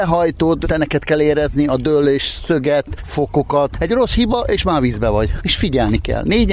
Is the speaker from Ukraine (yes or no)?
yes; Péterfalva, Zakarpattia Oblast, Ukraine; A Tiszán nevelkedtem fel Péterfalván. Ott laktak mamámék. Az egész gyerekkoromat ott töltöttem.